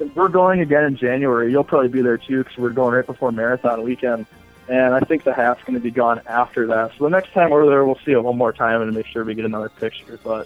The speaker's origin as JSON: {"language": "English", "town": "Fargo", "region": "North Dakota", "country": "United States", "said": "We're from Fargo. We don't get to swim a whole lot."}